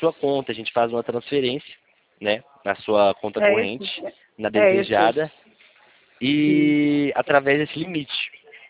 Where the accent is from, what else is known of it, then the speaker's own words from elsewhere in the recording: Limeira, São Paulo, Brazil; São Paulo, Limeira, São Paulo.